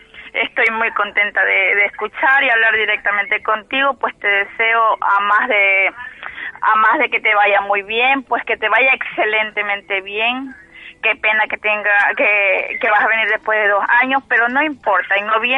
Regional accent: Guayaquil, Guayas, Ecuador; Yo soy guayaquileña.

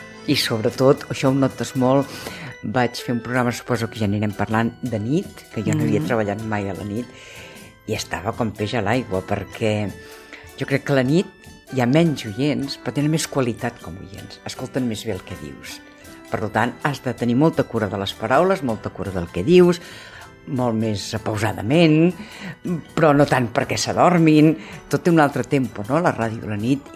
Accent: Catalonia, Spain; Vinc del Garraf, sí, és veritat, del massís del Garraf.

